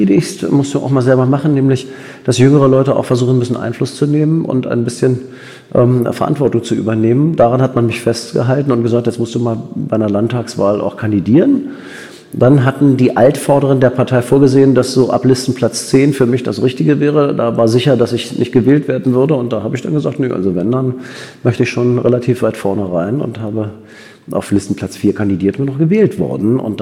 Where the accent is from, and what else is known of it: Berlin, Germany; born or raised there